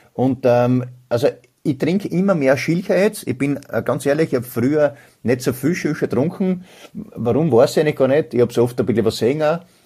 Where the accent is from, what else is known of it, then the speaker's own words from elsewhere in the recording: Köflach, Styria, Austria; Ich bin ja gebürtiger Köflacher. Also jeder, der weiß, wo das ist in der Weststeiermark.